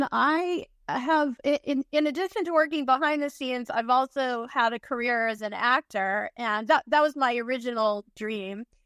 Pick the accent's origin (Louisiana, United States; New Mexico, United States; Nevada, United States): Louisiana, United States; New Orleans; But I grew up in New Orleans, and at that time, there wasn't a lot of show business happening there